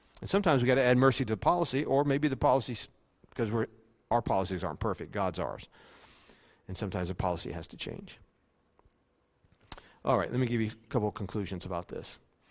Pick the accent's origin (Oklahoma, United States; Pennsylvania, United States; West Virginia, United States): West Virginia, United States; Morgantown; I'm from Morgantown, West Virginia. It's a little hick town, basically, compared to Chicago.